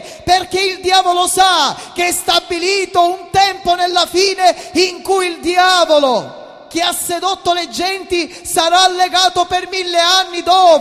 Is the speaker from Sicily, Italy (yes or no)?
yes; Palermo, Sicily, Italy; sono cresciuto da buon palermitano in quella che è la nostra città.